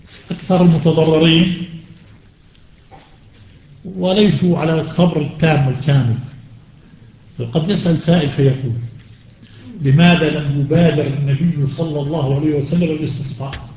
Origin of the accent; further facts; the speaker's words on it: Jerusalem, Palestine; أكلت برتقال يافا بلدي، أنا مقدسي لكن فلسطين،